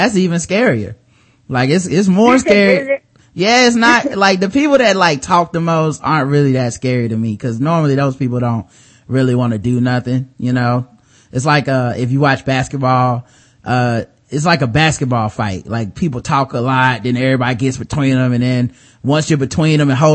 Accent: Charlotte, North Carolina, United States; Like, I'm from Charlotte, and he was an assistant coach for the Charlotte Bobcats at the time. So he was in my city.

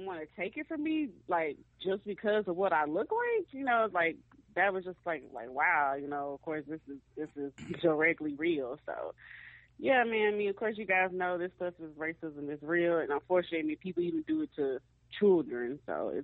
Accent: Mississippi, United States; going black and growing up in Mississippi, like, I mean, I knew that racism exists, of course

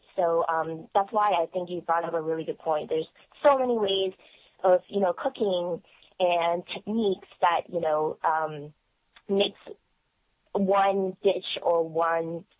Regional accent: Hong Kong; born there; I was born in Hong Kong. So I do have friends there and relatives.

